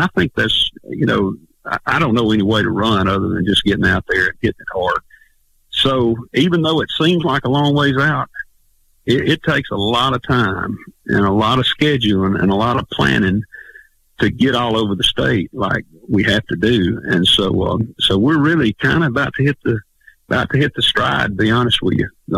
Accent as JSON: {"language": "English", "town": "Gordo", "region": "Alabama", "country": "United States", "tie": "born or raised there", "said": "I grew up on a farm. I still live on the same dirt road that I grew up on here in Pickens County. But I said I'm from Gordo"}